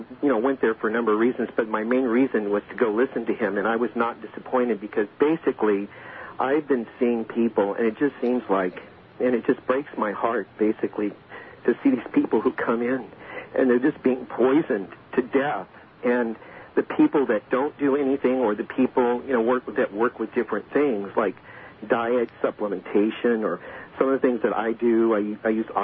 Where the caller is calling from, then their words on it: Mukilteo, Washington, United States; I'm calling from Mukilteo, Washington, and I'm listening to you on KVI